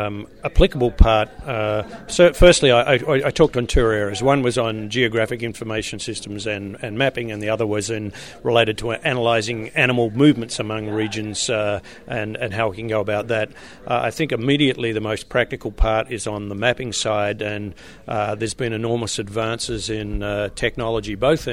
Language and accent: English; Australia; Okay, I'm an Australian native and a veterinary graduate of Melbourne in 1975